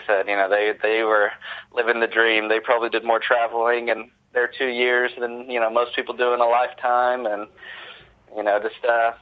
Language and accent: English; Gatlinburg, Tennessee, United States; my brother and I grew up in Gatlinburg, Tennessee, which I think has a total of maybe, you know, 1,300 or 1,400 residents.